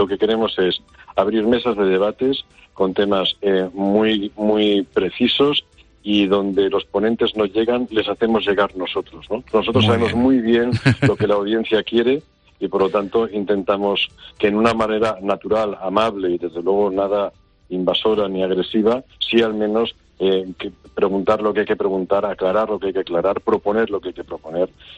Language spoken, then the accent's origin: Spanish; Valencian Community, Spain; no como valencianos, sino ya como a nivel nacional, de lo que tenemos en nuestro país